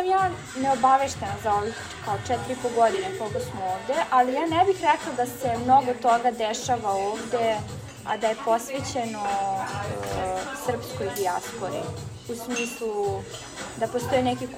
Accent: Barajevo, Belgrade, Serbia; smo oboje sa periferije grada. Ja sam iz Barajeva, oni sa Umke

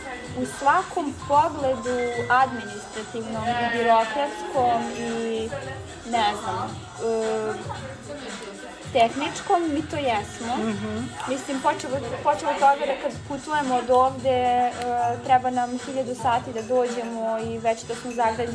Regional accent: Barajevo, Belgrade, Serbia; smo oboje sa periferije grada. Ja sam iz Barajeva, oni sa Umke

